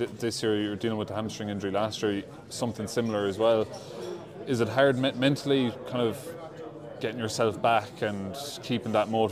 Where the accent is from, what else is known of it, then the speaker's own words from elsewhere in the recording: Burgess, Tipperary, Ireland; I'm from Burgess, North Tip, you're from Ballinan, North Tip, not an awful lot of football up our end of the county